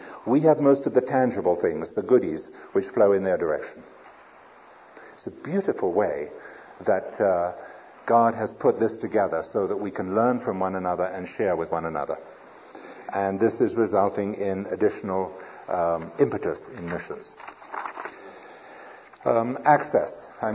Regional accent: United Kingdom; I can say that because I'm British.

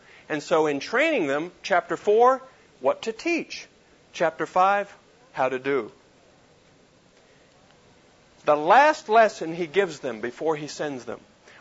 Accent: Reidsville, Pennsylvania, United States; now in Charlotte, United States; My home is Charlotte, North Carolina. My hometown, Reidsville, Pennsylvania.

